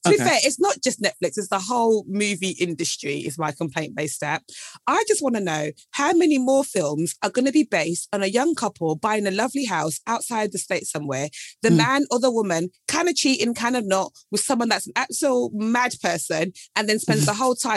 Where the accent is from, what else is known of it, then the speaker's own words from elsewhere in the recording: United Kingdom; It is one of my favourite things about being British, is that I can just complain and it's just a conversation.